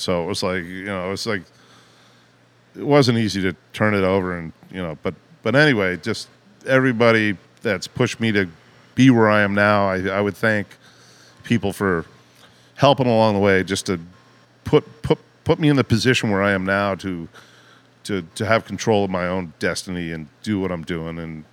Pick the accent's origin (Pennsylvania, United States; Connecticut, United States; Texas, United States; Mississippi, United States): Connecticut, United States; Ridgefield; since I grew up in Ridgefield